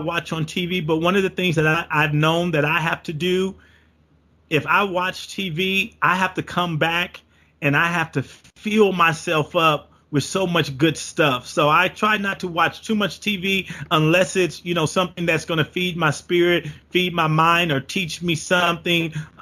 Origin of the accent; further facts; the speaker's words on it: Compton, California, United States; I can tell you, growing up in Compton, California, and now being able to live the lifestyle that I live today